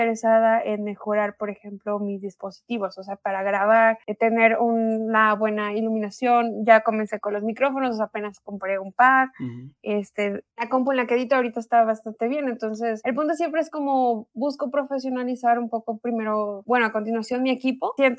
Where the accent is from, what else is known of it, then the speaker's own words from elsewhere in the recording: Mexico; Creo que volvemos al mismo comentario de que los mexicanos no vemos eso.